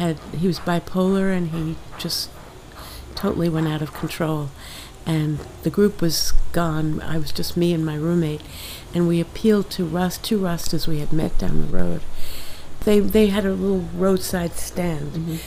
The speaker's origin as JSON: {"language": "English", "town": "Washington Heights", "region": "New York", "country": "United States", "tie": "born or raised there", "also_born_or_lived": "Bronx", "said": "I was born in the Bronx, actually, and my family lived in Washington Heights. And I grew up in Washington Heights. Oh, yes, my family was Jewish."}